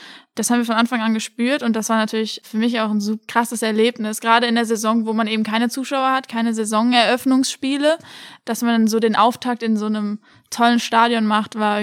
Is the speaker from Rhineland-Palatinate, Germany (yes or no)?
yes; Oppenheim, Rhineland-Palatinate, Germany; Wie du schon gesagt, ich bin in Oppenheim aufgewachsen, das ist ja nicht weit weg